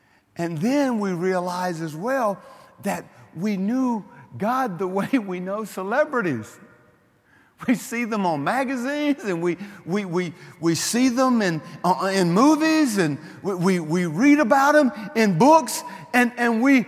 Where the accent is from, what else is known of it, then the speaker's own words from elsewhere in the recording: Oklahoma, United States; I said, "I'm from Oklahoma